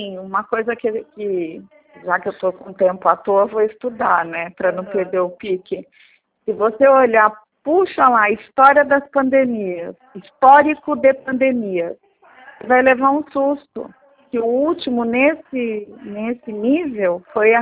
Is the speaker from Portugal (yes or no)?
no; São Paulo, Brazil; Eu sou do Vale do Paraíba